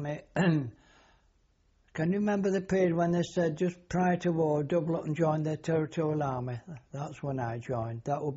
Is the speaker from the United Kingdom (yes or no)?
yes; Bradford, Yorkshire and the Humber, United Kingdom; also born or lived in Yeadon; I lived in Bradford until about 1928. Then we moved to a place called Yeadon, which was a suburb of Leeds.